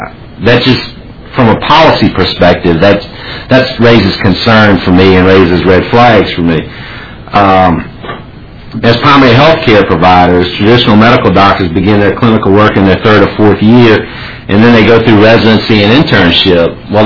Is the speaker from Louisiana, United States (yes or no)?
yes; Louisiana, United States; Pardon me, I'm from deep, deep South Louisiana, so if my accent sort of throws you off, I tend to talk too fast, just raise your hand and I'll slow down.